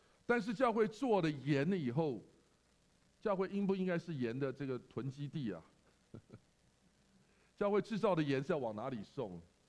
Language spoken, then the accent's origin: Chinese; China; now in United States; 我们中国人很聪明的